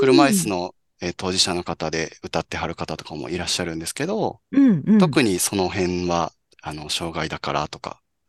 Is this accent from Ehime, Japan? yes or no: no; Takatsuki, Osaka, Japan; あと地元が大阪の高槻というところなんですけども